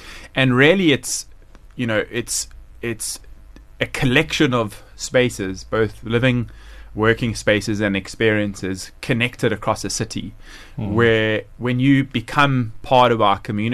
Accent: Durban, KwaZulu-Natal, South Africa; And so growing up in Durban, I had the good fortune of really having a beautiful relationship with my late dad

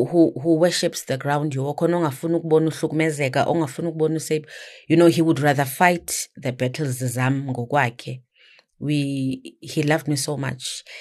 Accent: Johannesburg, Gauteng, South Africa; also born or lived in Mdantsane, Eastern Cape; Originally, I'm from the Eastern Cape, Mdantsane. Mm-hmm. My parents moved here due to umsebenzi in the late 80s. So I practically grew up Johannesburg.

